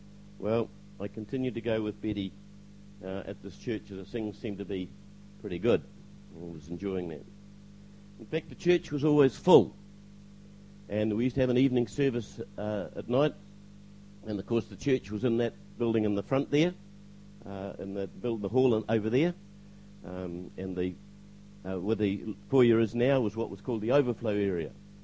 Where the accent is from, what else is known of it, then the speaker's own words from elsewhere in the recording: Cambridge, East of England, United Kingdom; I come from Cambridge. I was born there. What education I had was had in Cambridge, because I left at the end of the fourth form.